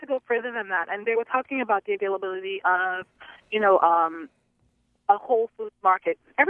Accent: New York, United States; also born or lived in Caribbean; now in Baltimore, United States; So I was listening in, and I'm a transplant from New York and from the Caribbean, and I think one of the biggest problems that they have here in Baltimore

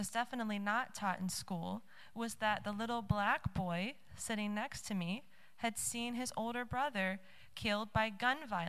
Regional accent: United States; as my home country, the United States, is in the throes of racial segregation and uprising and modern-day lynchings as we speak.

